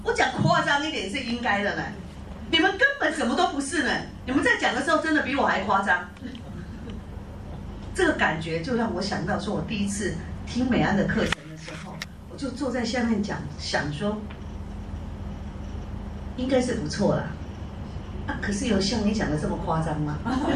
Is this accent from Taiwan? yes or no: yes; Taiwan; 那个是我们台湾话了哈